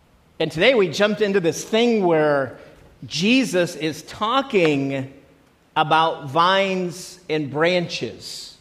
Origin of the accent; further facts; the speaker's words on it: Midwest, United States; But me being a Midwesterner, I don't think about grapes and grapevines.